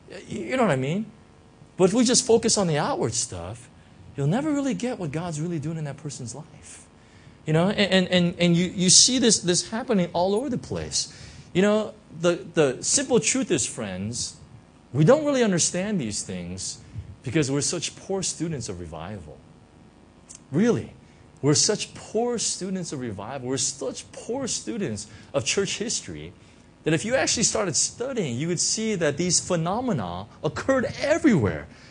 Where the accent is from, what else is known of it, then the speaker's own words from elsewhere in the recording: United States; I'm from the States, so right, but Hong Kong's like this.